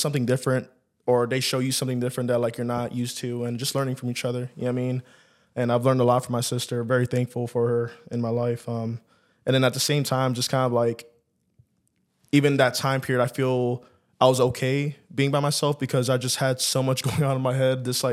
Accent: Miami, Florida, United States; now in Nashville, United States; So I originally grew up Miami area.

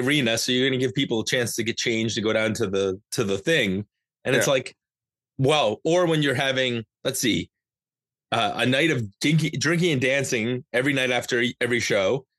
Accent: Canada; we're Canadian

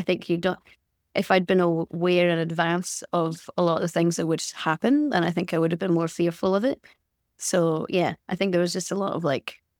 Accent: Glasgow, Scotland, United Kingdom; now in Los Angeles, United States; I don't think as a Glaswegian person I'm used to this level of sunshine.

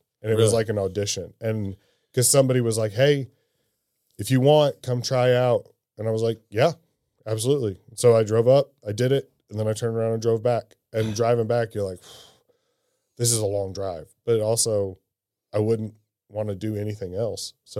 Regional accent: Cape Girardeau, Missouri, United States; and it's a very small town. Cape Girardeau is like 30,000 people or something like that.

